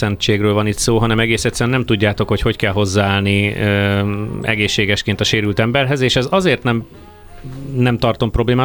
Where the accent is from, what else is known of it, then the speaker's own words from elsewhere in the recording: Hungary; amíg nem tudták, hogy nem amerikai vagyok, addig úgy tiszteltek, mint a csávó a vérét adta hazáért, aztán kiderült, hogy magyar.